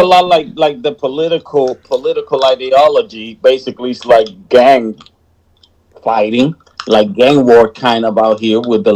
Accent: Brooklyn, New York, United States; I came to the U.S. when I was 4, and that was 1978. And I do remember what the 80s was like. I grew up in Brooklyn, New York

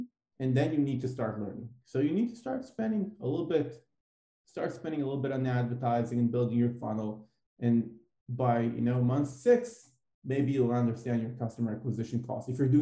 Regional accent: Israel; I'm from Israel

